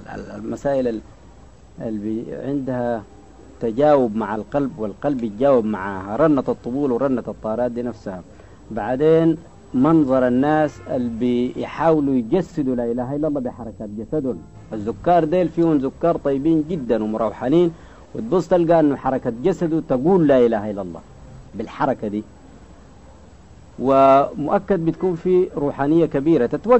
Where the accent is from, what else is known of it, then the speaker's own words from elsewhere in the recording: Omdurman, Khartoum, Sudan; نحن عندنا في أم درمان الذكر في قبة شيخ حمد النيل، كنا بنمشي له كثير